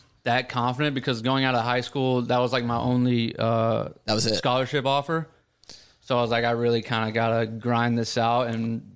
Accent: Louisiana, United States; also born or lived in Tennessee; now in Nashville, United States; Yeah, from down south. I was born in Tennessee, and I grew up most of my life in Louisiana.

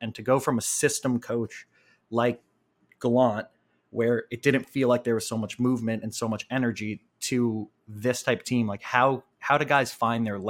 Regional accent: New York, United States; when they say like Tony from Staten Island … from New York for these guys.

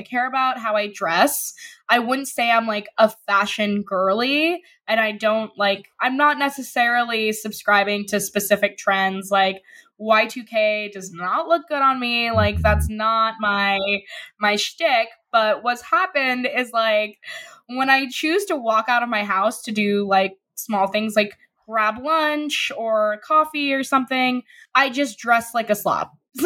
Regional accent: New York, United States; Ooh, I grew up on the Upper West Side, so it's a neighborhood close to my heart.

